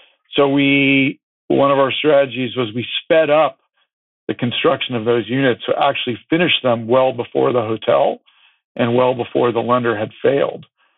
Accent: California, United States; growing up in California, our family had been to every resort hotel on the coast.

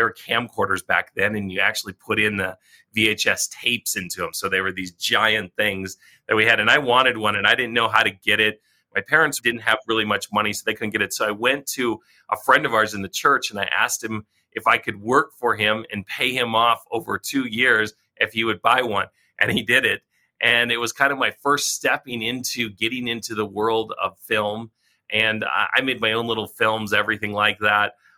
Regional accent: Colorado, United States; also born or lived in Fargo, North Dakota / Minnesota; I was born there in the Midwest. Actually, I haven't been there since I was born. We only lived there 6 months, but I grew up a lot in Colorado and a few years in Minnesota.

